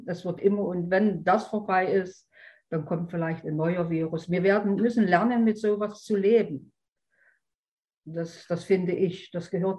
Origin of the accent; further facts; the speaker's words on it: Germany; moved away; Ja, Weihnachten, der 24. ist bei uns in Deutschland ja der richtige Weihnachtstag. Da gibt es abends Kartoffelsalat mit Würstchen. Und das wird hier genauso gemacht.